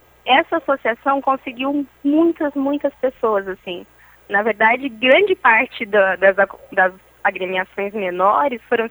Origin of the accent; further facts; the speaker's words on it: Araraquara, São Paulo, Brazil; É 16, porque eu sou aqui de Araraquara